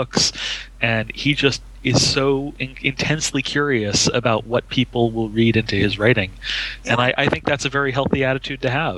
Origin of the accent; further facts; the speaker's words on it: Miami, Florida, United States; And part of the reason that I went is because I am from Miami originally, and I was going to the University of Miami at the time.